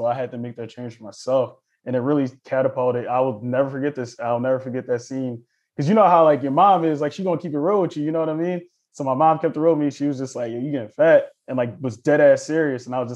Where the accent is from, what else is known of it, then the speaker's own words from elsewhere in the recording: Elkins Park, Pennsylvania, United States; I grew up in Philly, so I grew up in this area called Elkins Park. So it's probably like about 30, 40 minutes from Temple University, give or take.